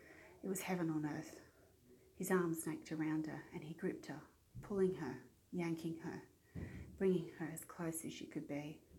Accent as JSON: {"language": "English", "country": "Australia", "accent": "Australian", "said": "It wasn't until I travelled, went and lived in London, did I realise actually how Australian I sound. And my accent's affected by who I'm around."}